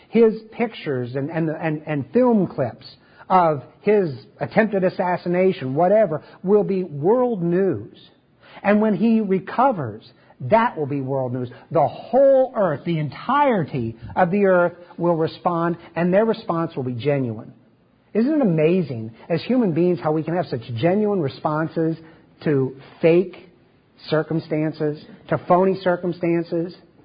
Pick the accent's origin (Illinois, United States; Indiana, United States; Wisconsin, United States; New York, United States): Illinois, United States; Chicago; As I recall being swept away in some of those mobs as I was growing up in the Chicago area.